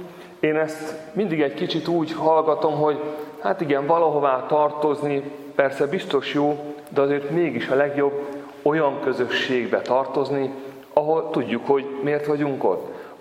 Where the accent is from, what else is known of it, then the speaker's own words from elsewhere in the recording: Makó, Csongrád-Csanád, Hungary; born there; ellátogatunk Makóra, a ahol én annak idején születtem, és a városból semmire nem emlékszem, mert néhány éves koromban elköltöztünk